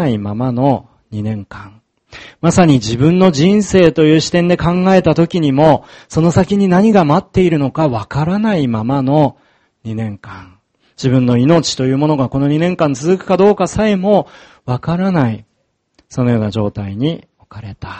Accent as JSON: {"language": "Japanese", "town": "Okuma", "region": "Fukushima", "country": "Japan", "said": "私も大熊出身ですと話したときに、"}